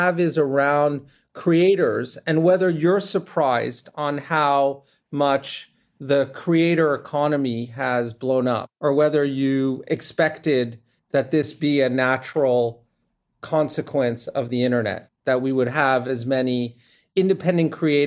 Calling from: London, United Kingdom; I'm dialing in from London

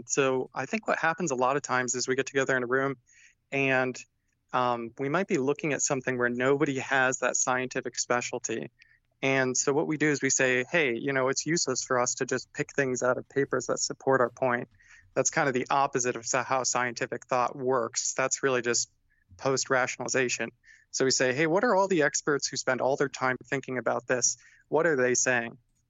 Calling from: Cincinnati, Ohio, United States; from Ohio. Calling from Cincinnati.

